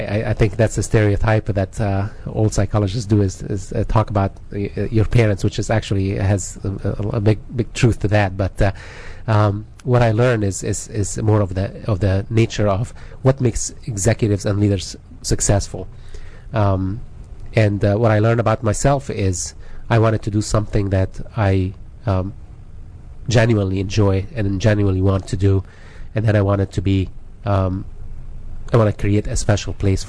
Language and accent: English; Egypt; which I come from Egypt, so it was very convenient for me because we love the sun over there.